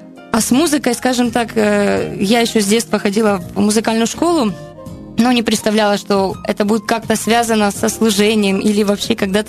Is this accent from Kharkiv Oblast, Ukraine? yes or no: no; Chernivtsi Oblast, Ukraine; first language Ukrainian; Russian is a second language; now in Milan, Italy; я сама из Черновицкой области. И, естественно, на украинском мы дома общаемся. А когда мы переехали в Милан, у нас там интернациональная церковь, и поэтому... Мы на русском общаемся